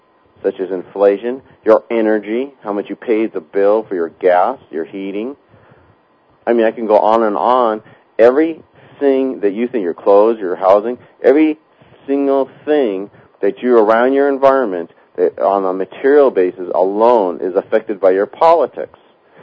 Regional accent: United States; It's your obligation, not only as an American, but as a human being

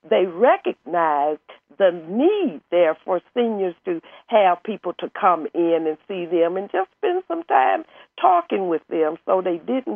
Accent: Arkansas, United States; now in Washington, United States; I'm originally from Arkansas, but I've been here since about 92

